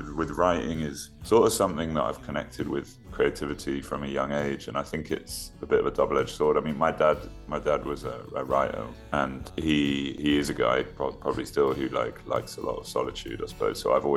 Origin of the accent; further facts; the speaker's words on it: London, United Kingdom; I grew up in London